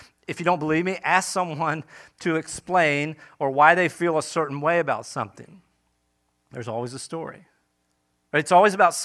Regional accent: East Coast, United States; Now, I'm from the East Coast

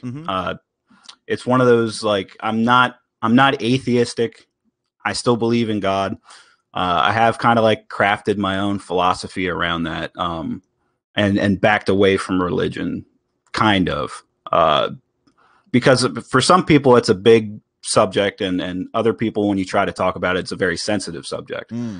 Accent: Delaware, United States; Born and raised here.

